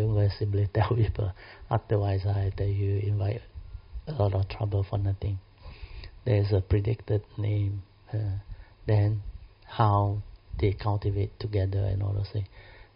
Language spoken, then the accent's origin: English; Malaysia; We came from Malaysia. We are Malaysian.